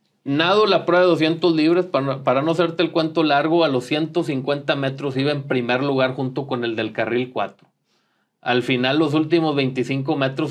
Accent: Saltillo, Coahuila, Mexico; soy saltillense, soy coahuilense, soy mexicano, o sea, estoy representando a mi país en la máxima justa deportiva

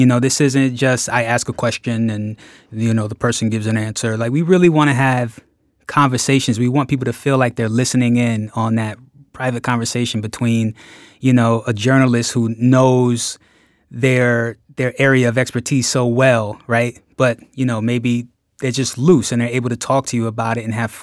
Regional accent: New Jersey, United States; also born or lived in Philadelphia; now in Boston, United States; You know, I grew up in South Jersey, so Philly is always like right there for me, you know? And having lived in Philly, went to school in Philly, like that's always going to be part of me.

